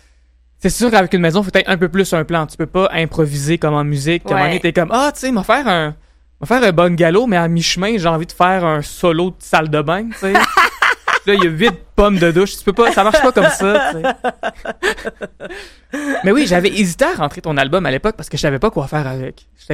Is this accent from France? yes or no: no; Lévis, Quebec, Canada; Ben, j'ai grandi à Lévis, c'est pas tant loin, tu sais.